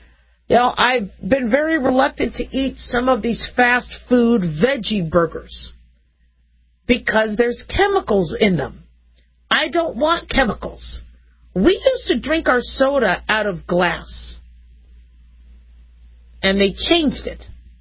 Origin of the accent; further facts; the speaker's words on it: Phoenix, Arizona, United States; I grew up in Phoenix, Arizona, and things melted.